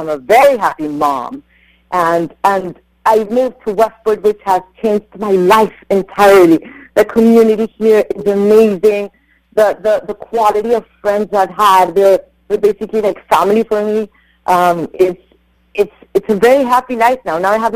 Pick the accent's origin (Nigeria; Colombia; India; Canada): Colombia; now in Westport, United States; And I also want to start in Colombia, my home country.